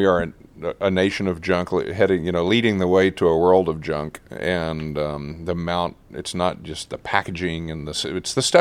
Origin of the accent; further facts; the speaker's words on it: Texas, United States; is now the leader in wind power production, me being a Texan.